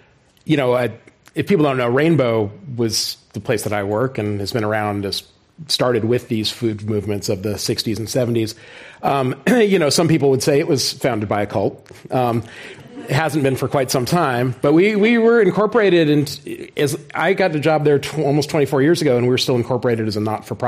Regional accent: California, United States; But let's talk, because I'm from the Bay Area, and we're here in San Francisco

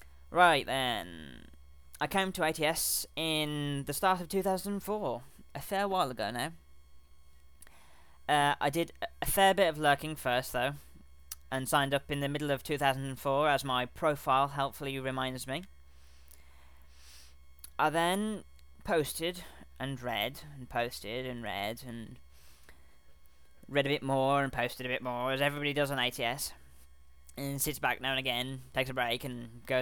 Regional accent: England, United Kingdom; Yes, I have a funny English voice, notably because I'm from England.

